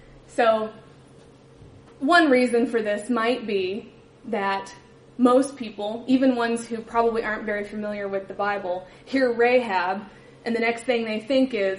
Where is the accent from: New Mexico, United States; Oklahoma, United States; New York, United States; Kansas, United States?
Kansas, United States; Olathe; now in Kunming, China; I grew up in Olathe, Kansas, and I went to Lipscomb University for college.